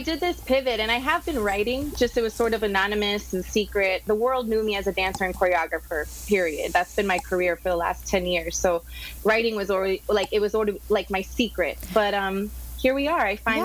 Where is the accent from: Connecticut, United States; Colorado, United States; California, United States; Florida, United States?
Florida, United States; Miami; I'm from Miami and born and raised here.